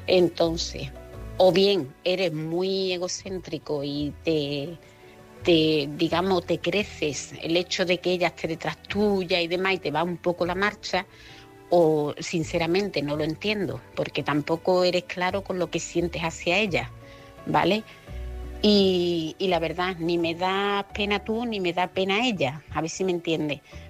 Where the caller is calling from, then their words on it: Seville, Andalusia, Spain; corresponsal de Sevilla.